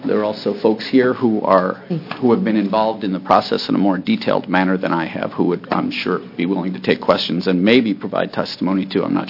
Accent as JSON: {"language": "English", "town": "Beaverton", "region": "Oregon", "country": "United States", "said": "I am from Beaverton. I am the representative from House District 34."}